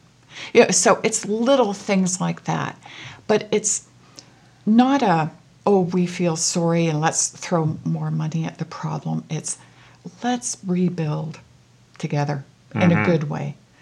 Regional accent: Canada; what do I or what can I as a Canadian citizen do, a member of this state?

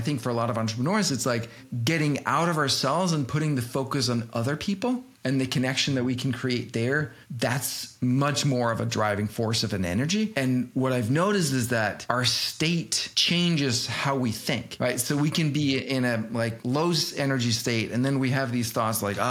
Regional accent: Denmark; English is a second language; moved away as an adult; now in New York, United States; I'm born and raised in Denmark, but I got a job in Boston for a software company there. And I didn't want to move to Boston, so I insisted on living in New York.

